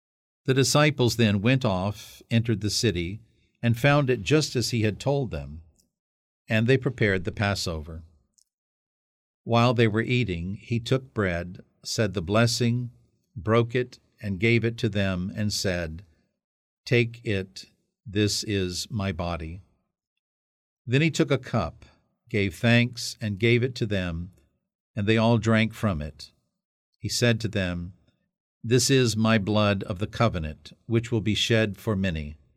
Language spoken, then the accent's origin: English; Corpus Christi, Texas, United States; when people here ask me where I'm from, other bishops or other people, and I say I'm from Corpus Christi, and they say, is that actually the name of your diocese?